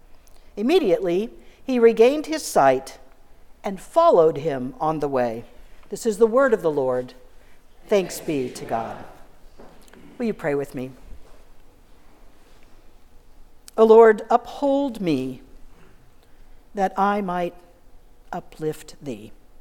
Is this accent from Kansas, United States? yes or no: yes; Dodge City, Kansas, United States; now in Kingman, United States; I grew up in Dodge City, and everywhere else I've ever lived, which is everywhere other than Western Kansas, I would always say Dodge City, queen of the cow towns.